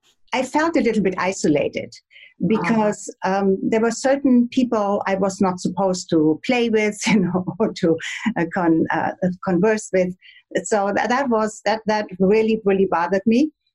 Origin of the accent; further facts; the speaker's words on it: Germany; accent: German; English is a second language; now in Bahamas; Okay. So I come from Germany. I guess you probably can hear this from my little German accent. It's not a very heavy one, but I still have it. I come from a very old, over 1,000-year-old aristocratic family in Germany. My father's line actually came from Venice.